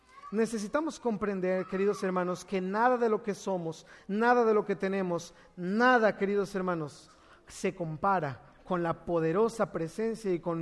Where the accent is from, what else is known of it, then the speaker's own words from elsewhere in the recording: Mérida, Yucatán, Mexico; moved away as an adult; nosotros venimos desde la ciudad de Mérida, Yucatán, hasta la ciudad de Monterrey y luego a Montemorelos